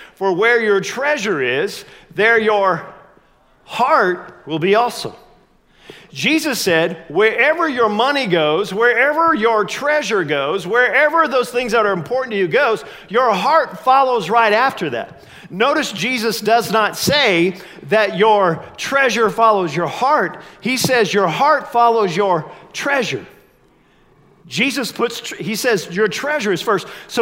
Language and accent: English; Columbus, Indiana, United States; since I grew up in Columbus, Indiana, and I had Channel 4 at my house, that was before cable